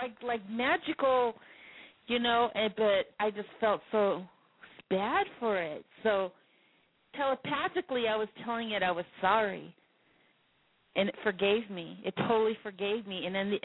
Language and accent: English; Thousand Oaks, California, United States; now in Bakersfield, United States; I'm from Ventura County. I was raised in Thousand Oaks, but right now I'm in Bakersfield.